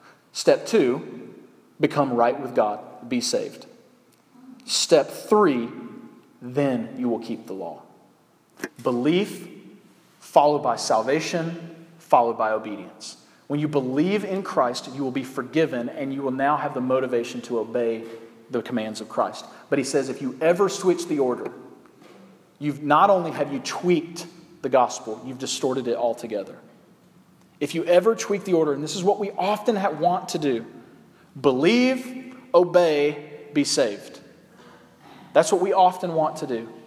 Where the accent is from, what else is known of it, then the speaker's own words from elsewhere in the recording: Southern United States, United States; I grew up in the South. That was a thing.